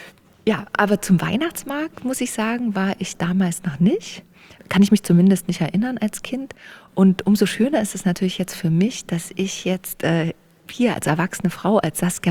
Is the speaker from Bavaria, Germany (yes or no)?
no; Saxony, Germany; Und das ist einfach so eine tolle Werbung für die Region, für meine Heimat.